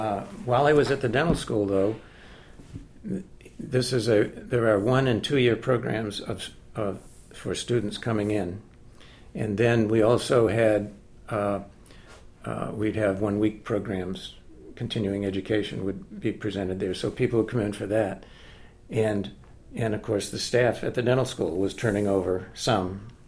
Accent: Maine, United States; born there; where I was born up north in Maine or had something to do with had a common connection with other Mainers somehow.

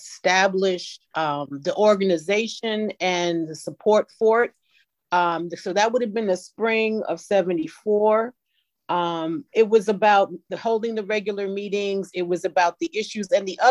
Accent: New York, United States; And because I was from New York, I was not used to speaking to people in the street.

